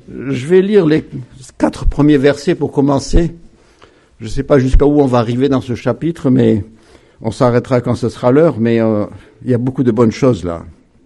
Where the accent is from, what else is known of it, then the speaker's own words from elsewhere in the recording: Saint-Denis, France; je leur dis que je viens de Saint-Denis, c'est comme si on disait qu'on venait du nid de vipère